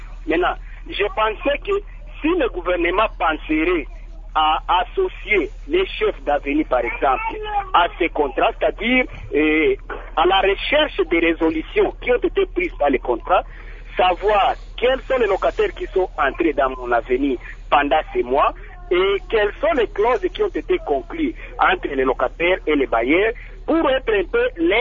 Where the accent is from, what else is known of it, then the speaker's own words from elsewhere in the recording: Bukavu, South Kivu, DR Congo; Ici chez nous à Bukavu, nous avons plusieurs ménages.